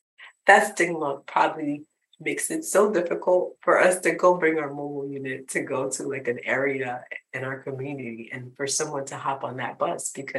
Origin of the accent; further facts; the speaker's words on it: Florida, United States; So growing up in South Florida, like, I just remember, like, being young and watching, like, my community, like, in terms of immigration